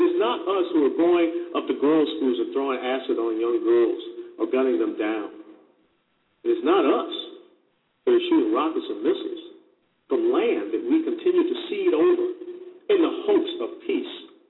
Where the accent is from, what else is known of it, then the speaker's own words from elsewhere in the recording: Georgia, United States; remember, I am from Georgia, so I do have this accent thing.